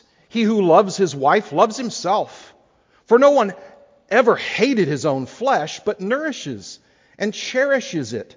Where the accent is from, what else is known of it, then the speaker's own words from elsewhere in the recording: Houston, Texas, United States; when General Assembly was in Houston, Texas, my hometown, I drove out to the neighborhood one afternoon to the house where I spent the first 8 years of my life.